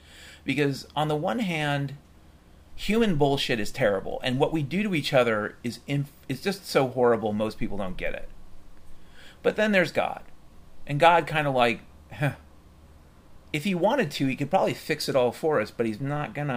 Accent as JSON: {"language": "English", "country": "Ireland", "said": "And I'm Irish, so I know a good lie when I see one."}